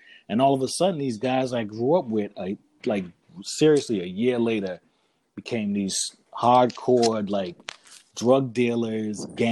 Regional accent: Boston, Massachusetts, United States; So keep in mind, I grew up in Grove Hall at that time

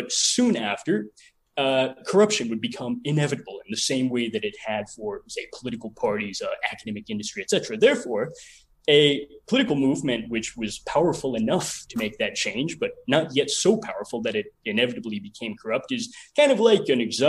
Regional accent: Florence, Colorado, United States; I actually grew up in the same town in Colorado where Ted Kaczynski has been in prison. I'm from Florence, where Supermax is located.

